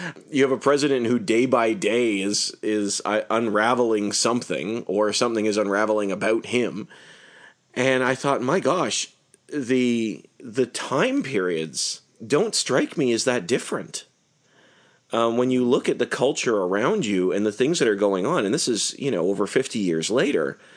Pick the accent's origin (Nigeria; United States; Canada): Canada; I'm Canadian, so I just want to refresh my American history.